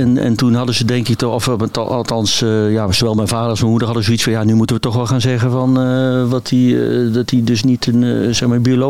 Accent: Eindhoven, North Brabant, Netherlands; maar ik ben opgegroeid in Eindhoven

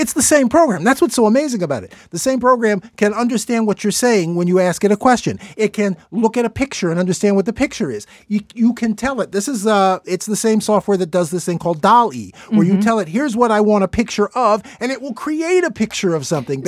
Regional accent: Chicago, Illinois, United States; I'm originally from Chicago.

